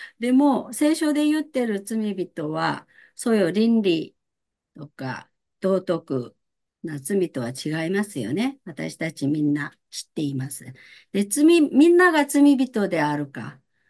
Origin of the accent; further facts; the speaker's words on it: South Korea; Japanese is a second language; 韓国は、私韓国出身ですけど